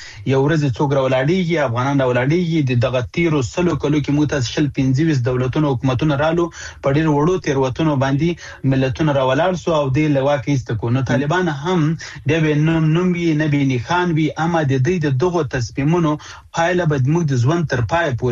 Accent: Afghanistan; زه د افغانستان دی او بچی په صفت باندې د دې وطن دی او زوی په صفت

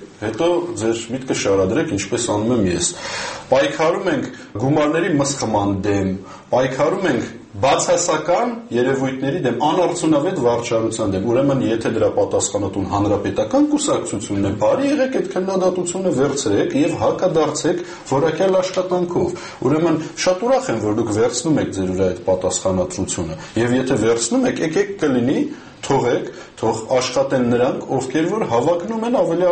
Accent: Armenia; Ես հայ եմ ու հայաստանցի եմ

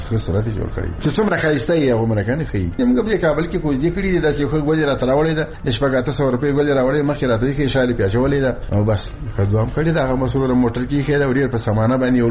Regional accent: Logar, Afghanistan; موږ د لوګر دی خلګو

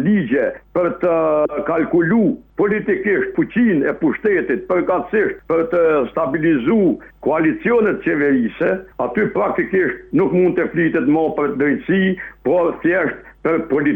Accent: Kosovo; e kemi ne si Kosovar me drejtsinë

